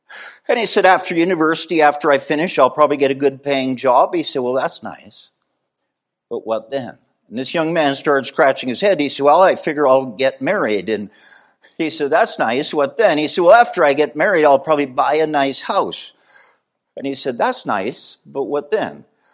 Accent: Canada; I'm a Canadian and I can't play hockey.

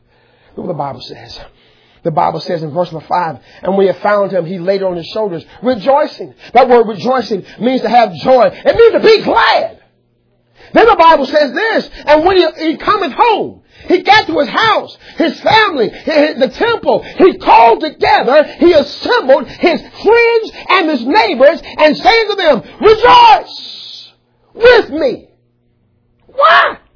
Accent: Chicago, Illinois, United States; I mean, all the white folks I knew growing up in Chicago were Catholic, you know, the black people, we was either Pentecostal or Baptist

